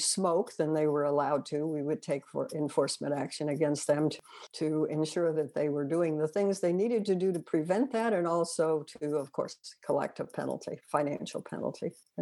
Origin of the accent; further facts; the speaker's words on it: Kansas, United States; No, I was born and grew up in a smallish town in Kansas.